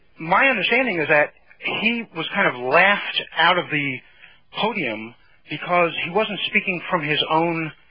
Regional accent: Boulder, Colorado, United States; I'm from Boulder.

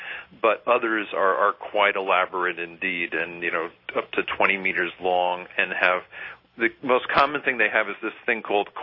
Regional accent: Northeast, United States; And I'm from the Northeast, and it began to remind me of the old-fashioned ice houses that we used to have here

